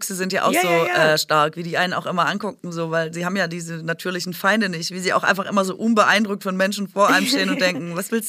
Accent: Baden-Württemberg, Germany; Da, wo ich herkomme aus Baden-Württemberg, ist ja jeder Garten ein gemachter Garten, jeder Rasen ist ein gemachter, gesprengter Rasen und so.

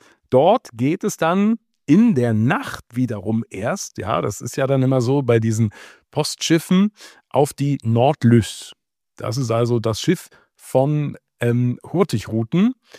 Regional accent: Wolfenbüttel, Lower Saxony, Germany; now in Hamburg, Germany; jetzt in Gütersloh muss ich da wahrscheinlich nicht kommen oder in Wolfenbüttel in meiner Heimat oder in Salzwedel oder sonst wo, ja. Aber hier in Hamburg

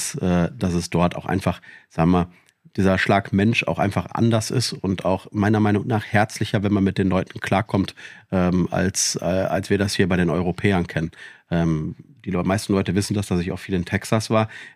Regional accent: Dortmund, North Rhine-Westphalia, Germany; now in Hanover, Germany; Ich komme ja selber aus NRW, aus Dortmund.

